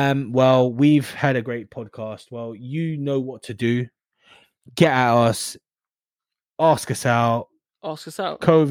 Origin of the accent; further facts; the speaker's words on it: Philippines; I'm Filipino, okay? I'm not Hawaiian.